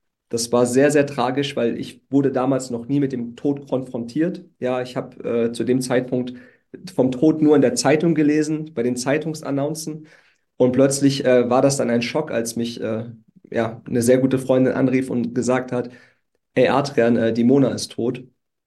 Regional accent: Saarbrücken, Saarland, Germany; born there; Ja, ich bin ja in Saarbrücken geboren, komme aus einer ganz, ganz, ganz, ganz, ganz kleinen Gemeinde, sage ich mal.

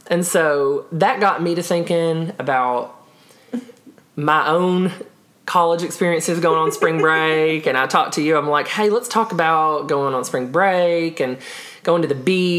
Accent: Tennessee, United States; And then, of course, I grew up in Tennessee, and I went to Daytona.

